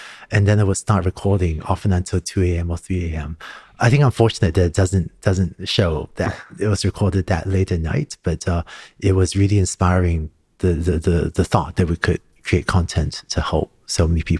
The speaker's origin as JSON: {"language": "English", "country": "Hong Kong", "tie": "born or raised there", "also_born_or_lived": "Singapore", "said": "Growing up in Hong Kong and Singapore, I started learning to code when I was 5 or 6 years old."}